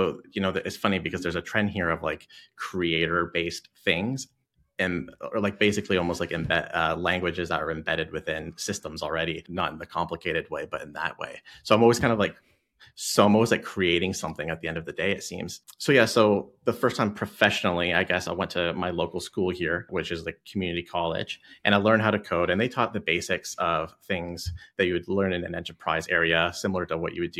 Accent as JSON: {"language": "English", "country": "Canada", "tie": "born or raised there", "also_born_or_lived": "Scotland", "said": "So I am Canadian, like Canadian citizen. I was born in Scotland and then I moved here to Canada when I was, 5 years old. So you don't hear the accent."}